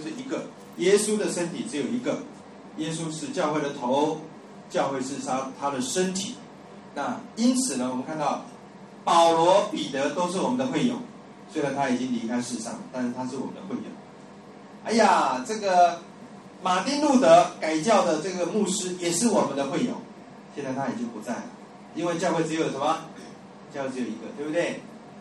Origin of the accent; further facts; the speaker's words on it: China; 我们中国人好像对黑人有一点歧视。